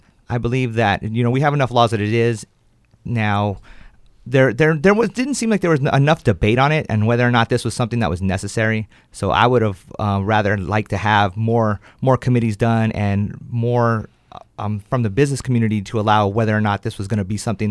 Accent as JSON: {"language": "English", "town": "Phoenix", "region": "Arizona", "country": "United States", "tie": "born or raised there", "also_born_or_lived": "Los Angeles, California", "said": "Well, originally I was born in Los Angeles, California. And then when I was a child, my mother decided to move on to more freedom-loving Phoenix, Arizona. And I was raised there in Phoenix, Arizona, until I joined the Marine Corps in 1996"}